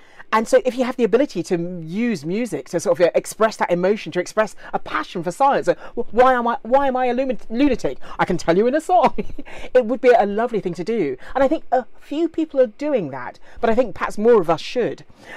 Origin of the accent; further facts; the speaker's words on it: London, United Kingdom; As a kid growing up in London, to work in somewhere like that just blew my mind.